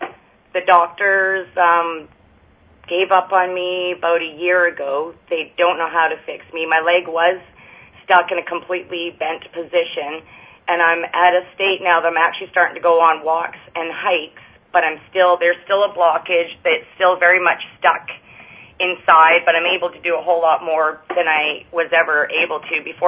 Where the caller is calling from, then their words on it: British Columbia, Canada; I'm calling from British Columbia.